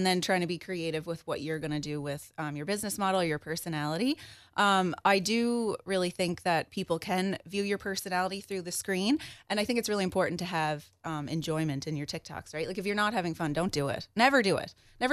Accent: Charlottetown, Prince Edward Island, Canada; Okay, so I am from Charlottetown, born and bred. I'm actually from the trailer park, Meadowvale Park, so shout out to the crew there.

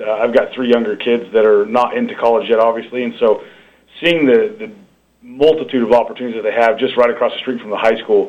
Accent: Kansas, United States; So I grew up in Southwest Kansas, farm and ranch.

